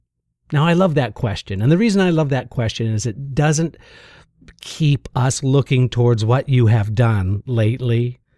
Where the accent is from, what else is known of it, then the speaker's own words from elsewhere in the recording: Michigan, United States; I'm from Michigan and from a large, large family.